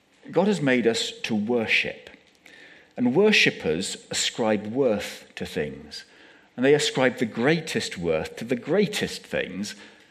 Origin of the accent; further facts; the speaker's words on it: Bradford-on-Avon, South West England, United Kingdom; Growing up in Bradford-on-Avon, we had this wonderful neighbour.